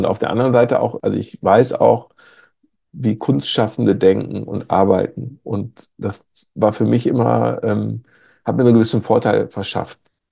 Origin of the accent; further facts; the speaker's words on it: Greven, North Rhine-Westphalia, Germany; also born or lived in Cologne / Münster; Ich bin, wie gesagt, in Köln geboren. Mein Vater war bei der Bundeswehr. Wir sind dadurch relativ viel umgezogen und haben irgendwann sozusagen sind in Münster gelandet und sind dann aber nach Grevenreckenfels, so ein kleines 6.000-Einwohner-Nest